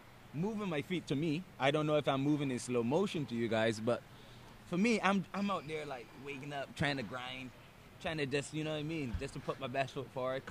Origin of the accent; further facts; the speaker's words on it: Barbados; Like, I'm from Barbados. It's not a big sport.